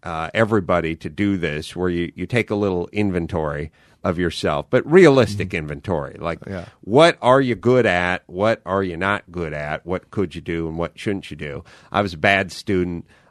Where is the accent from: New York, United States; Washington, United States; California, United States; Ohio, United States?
California, United States; North Hollywood; Anyway, I grew up on Houston. My family's house is on Houston Street in North Hollywood. And I got out of North Hollywood High, which was down Magnolia Boulevard there from Odyssey.